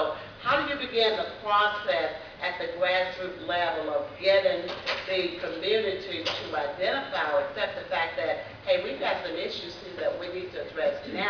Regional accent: Tuscaloosa, Alabama, United States; I'm from Alabama, Tuscaloosa, Alabama.

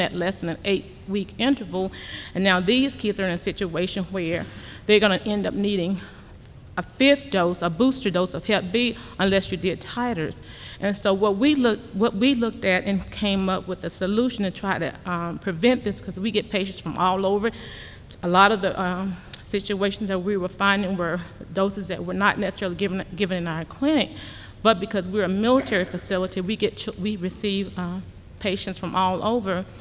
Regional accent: Augusta, Georgia, United States; from Augusta, Georgia

